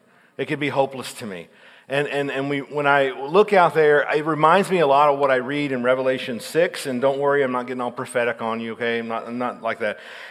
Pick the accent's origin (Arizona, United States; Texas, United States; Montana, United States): Texas, United States; now in Omaha, United States; Side note, yes, we live in Omaha. We've been there for 10 years, but we're originally from Texas, okay?